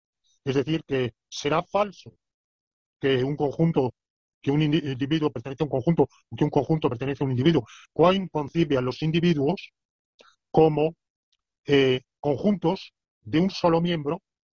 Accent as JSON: {"language": "Spanish", "town": "Alicante", "region": "Valencian Community", "country": "Spain", "tie": "born or raised there", "said": "Es un tributo a mi ciudad natal, Alicante."}